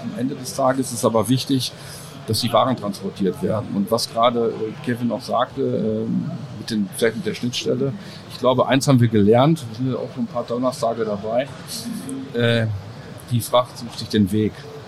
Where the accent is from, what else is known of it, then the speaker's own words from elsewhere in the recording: North Rhine-Westphalia, Germany; Ich bin ein Kind des Ruhrgebiets.